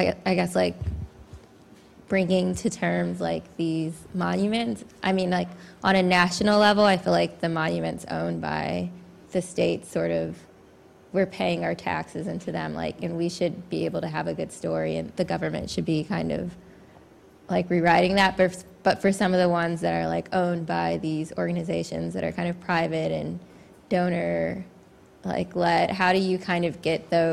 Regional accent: Chicago, Illinois, United States; I'm from Chicago, and I'm in a local economic development master's here.

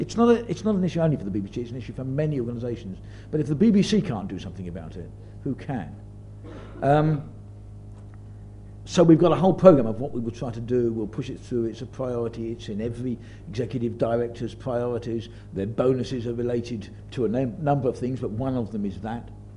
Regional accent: London, United Kingdom; I was born in West London, went to school in Hayes, and because of that, I bring something about that community, that area, that organisation.

